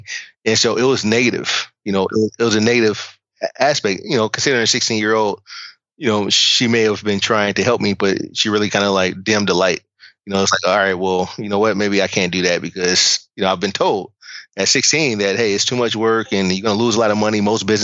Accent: Oakland, California, United States; Growing up in the Bay Area, I always had influence of, I grew up in Oakland, but I went to school in San Francisco.

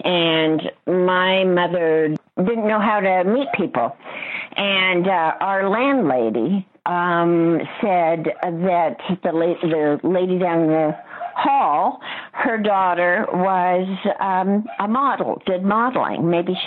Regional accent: Bristol, South West England, United Kingdom; he found out I was from Bristol

